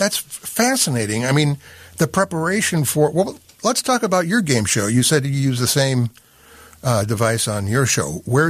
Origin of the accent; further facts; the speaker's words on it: Ann Arbor, Michigan, United States; as the host, I am also from Ann Arbor, as I have said numerous times.